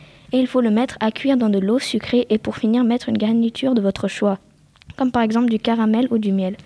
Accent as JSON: {"language": "French", "country": "Bosnia & Herzegovina", "first_language": "Bosnian", "second_language": "French", "said": "Moi, je viens de la Bosnie et je parle le bosniaque."}